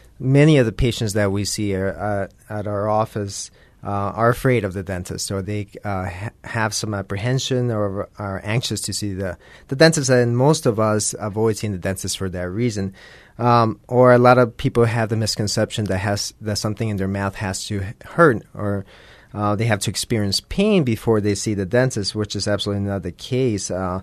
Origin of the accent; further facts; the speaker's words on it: New Jersey, United States; Yes. I'm from the Northeast. I'm from New Jersey.